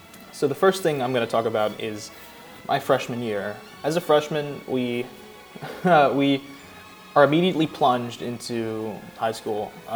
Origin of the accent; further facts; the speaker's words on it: California, United States; I was raised in California, so I face a drastic difference in culture right off the bat, coming to EA and Pennsylvania.